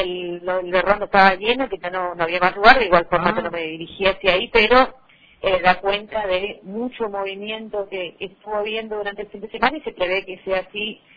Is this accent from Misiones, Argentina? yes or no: yes; Guaraní, Misiones, Argentina; Y a mí me tira más mi pago que soy de Guaraní